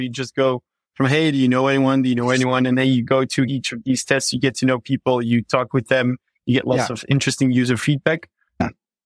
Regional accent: Belgium; now in New York, United States; we're actually from Belgium, which is a small country besides the Netherlands that also speak the same language with a different dialect. But yeah, we're all three here in New York

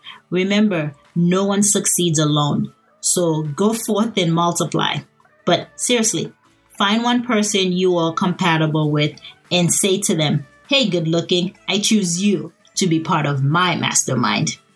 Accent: New York, United States; accent: New York; So you can forget about all those gen eds, as my New York accent would allow me to do.

